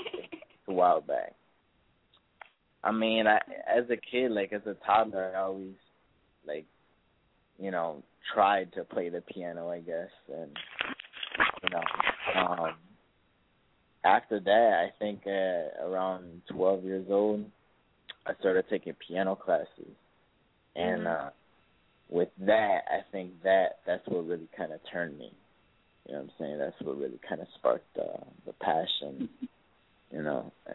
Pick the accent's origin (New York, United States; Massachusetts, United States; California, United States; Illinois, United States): Illinois, United States; Chicago; Obviously, I'm from Chicago, Illinois. So I kind of got the Illinois from there. So it's my hometown. And it's my place that I grew up in and everything like that.